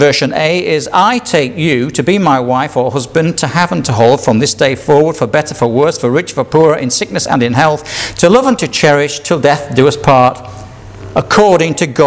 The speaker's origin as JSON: {"language": "English", "region": "Yorkshire and the Humber", "country": "United Kingdom", "said": "being a Yorkshireman, I probably would have remembered that."}